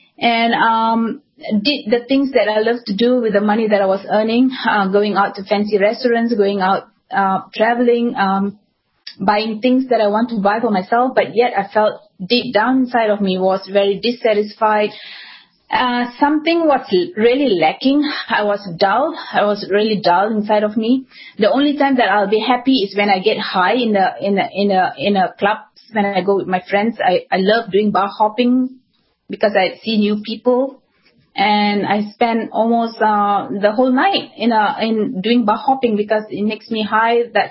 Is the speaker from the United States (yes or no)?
no; Malaysia; being born and raised in Malaysia, I mean, in Malaysia, we are diverse. We have different religion, like Muslim and Buddhist is the two other main religion. And I'm from the Hindu faith.